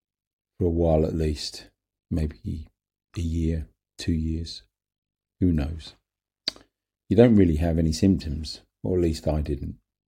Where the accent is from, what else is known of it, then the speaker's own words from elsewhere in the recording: London, United Kingdom; born there; I was born in London in 1951, so that puts me at 74 this year.